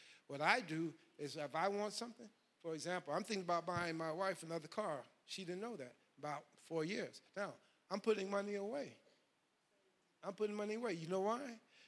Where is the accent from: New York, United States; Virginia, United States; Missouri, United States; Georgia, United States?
New York, United States; New York City; I grew up in Harlem, New York.